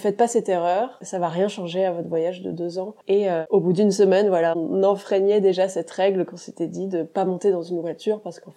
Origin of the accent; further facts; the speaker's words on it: Paris, Île-de-France, France; Moi, j'ai grandi à Paris avec malgré tout un fort attachement à la campagne, la ruralité, la montagne un petit peu, parce que je passais mes vacances chez mes grands-parents dans l'Aveyron beaucoup, en Normandie un petit peu.